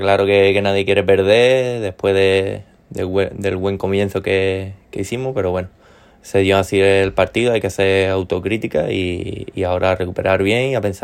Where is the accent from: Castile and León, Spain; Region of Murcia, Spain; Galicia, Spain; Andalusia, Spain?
Andalusia, Spain; yo soy de Andalucía